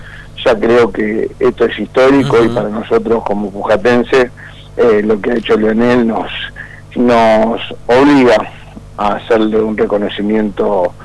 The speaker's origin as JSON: {"language": "Spanish", "country": "Argentina", "said": "hemos logrado como argentino"}